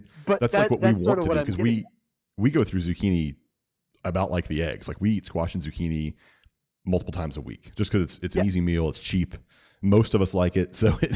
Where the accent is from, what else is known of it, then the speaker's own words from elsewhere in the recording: the South, United States; now in Texas, United States; I mean, I'm from the South, right? So I like mustard greens and collard greens and that sort of thing.